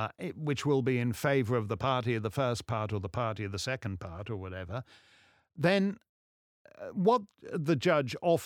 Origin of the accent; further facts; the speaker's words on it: London, United Kingdom; I'm a Londoner.